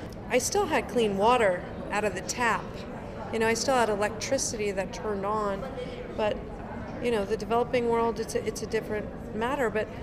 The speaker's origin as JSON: {"language": "English", "country": "United States", "said": "I mean, when I look at my home country, when I look at the United States, yes, there's been several great new fair pay laws."}